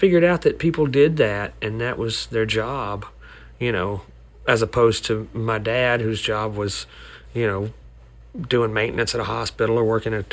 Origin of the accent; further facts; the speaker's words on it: Alabama, United States; in the town where we grew up in North Alabama